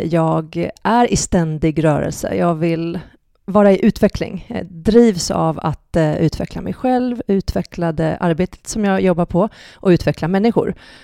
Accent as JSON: {"language": "Swedish", "town": "Katrineholm", "region": "Södermanland", "country": "Sweden", "tie": "born or raised there", "said": "Liten i Katrineholm så tror inte jag hade så himla mycket drömmar faktiskt, ärligt talat."}